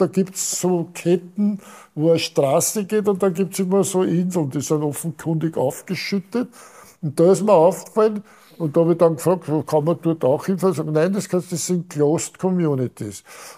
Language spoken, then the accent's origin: German; Vienna, Austria; weil ich komme ja aus Wien, aus dem zweiten Bezirk